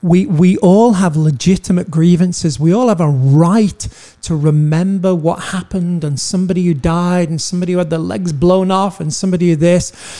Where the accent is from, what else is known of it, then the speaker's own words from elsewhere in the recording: United States; I'm an American and I can live out that same thing.